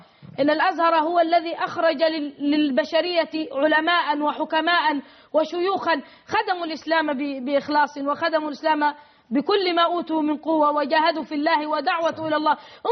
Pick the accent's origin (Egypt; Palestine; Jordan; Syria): Egypt; نحن كأزهريين أو كمصريين.